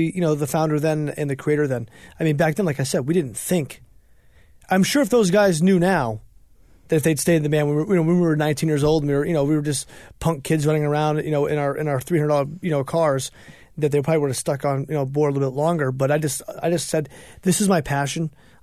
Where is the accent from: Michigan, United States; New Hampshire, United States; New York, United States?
New Hampshire, United States; So I'm challenging New Hampshire, being my home state, to help us lead that charge.